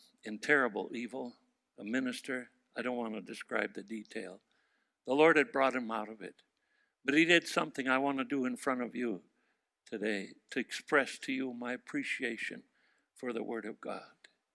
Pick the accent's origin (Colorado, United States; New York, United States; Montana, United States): Montana, United States; born there; I was born in Montana while the U.S. was fighting a war against his country in Germany.